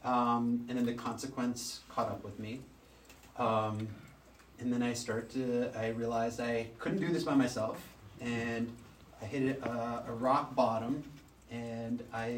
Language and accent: English; Boston, Massachusetts, United States; born there; So I was born in Boston. My parents lived in Natick. They still live there. Born Muslim, you know, predominantly white neighborhood, Christian neighborhood, people.